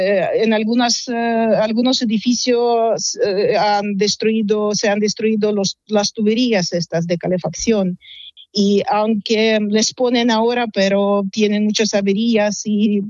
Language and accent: Spanish; Ukraine; Spanish is a second language; La gente que no va a cambiar su personalidad y decir que sí, somos rusos, a esa gente no nos dejan vivir.